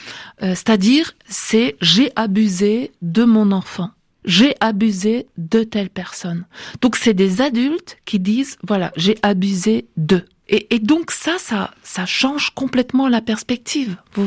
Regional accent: France; Chez nous en France, on n'a pas tort non plus de dire

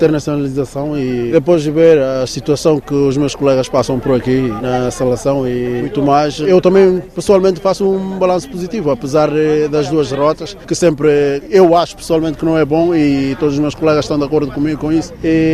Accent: Guinea-Bissau; born there; todos sabemos que a Guiné-Bissau foi o país onde nasci e os meus pais e tudo mais

